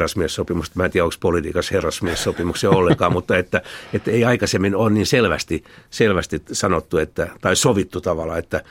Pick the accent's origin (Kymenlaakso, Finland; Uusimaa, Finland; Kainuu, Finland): Uusimaa, Finland; Lohja; Olen Lohjalta kotoisin.